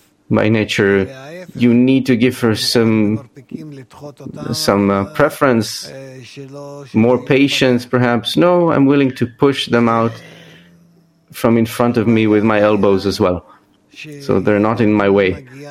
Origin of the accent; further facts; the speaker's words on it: Russia; now in Israel; I came from Russia, where the woman is a second-class kind of affair, and I came to Israel.